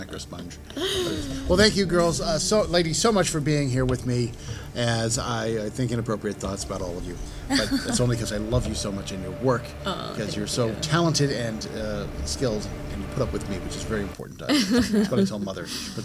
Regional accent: California, United States; There we go. I'm from California. That would totally sell.

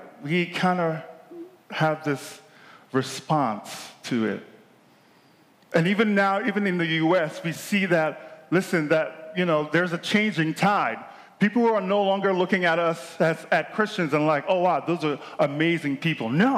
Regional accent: Nigeria; This was in Nigeria, because I grew up in Nigeria

